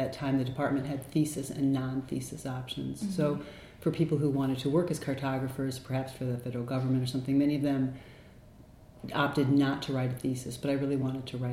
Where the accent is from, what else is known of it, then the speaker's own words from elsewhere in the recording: Rochester, Minnesota, United States; also born or lived in New York; I was born in New York, and as a young elementary school student, my brother and I and my family moved to Minnesota. So I grew up my formative years in Rochester, Minnesota. My parents are both from New York City.